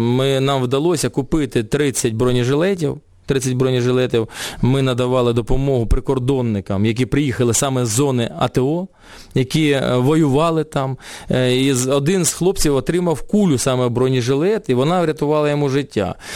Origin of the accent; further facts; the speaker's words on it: Luhansk, Luhansk Oblast, Ukraine; спілкуюся українською мовою на західній країні, вони здивовані, що я з Луганська